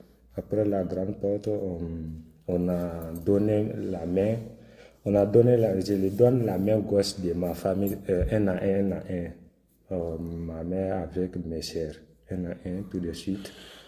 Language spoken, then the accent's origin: French; Mali; je suis malien.